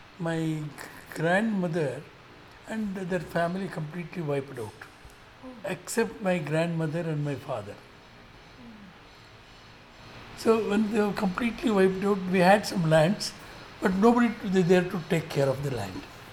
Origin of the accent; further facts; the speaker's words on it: Bangalore, Karnataka, India; I was born in Adugodi. Adugodi now is the heart of Bangalore city.